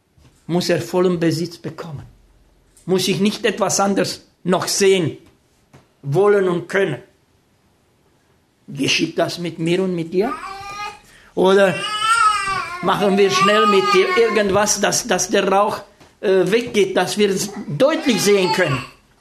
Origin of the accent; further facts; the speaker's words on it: Romania; now in Germany; Ich war in einer Universität in den USA und ich sagte, wir kommen aus Deutschland, aber ursprünglich stammen wir aus Rumänien.